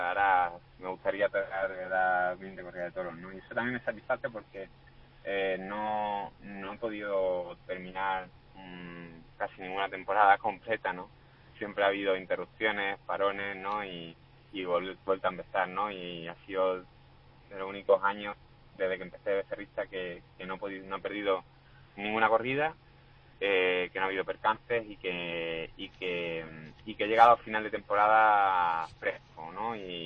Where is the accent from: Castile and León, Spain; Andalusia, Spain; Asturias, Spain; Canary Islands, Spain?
Andalusia, Spain; Málaga; Y ocurrió en Málaga, ¿no? Y eso pues aparte de la satisfacción mía de que sea mi tierra